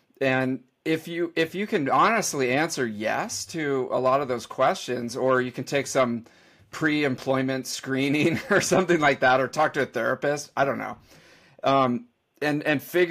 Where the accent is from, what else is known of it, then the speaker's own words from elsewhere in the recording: California, United States; Well, I'm from California, right? So we're agreeable to the point where we don't like conflict.